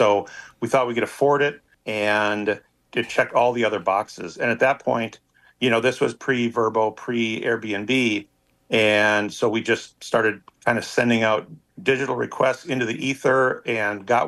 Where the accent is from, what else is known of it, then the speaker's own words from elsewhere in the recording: Minnesota, United States; We wanted to be somewhere warm because we're from Minnesota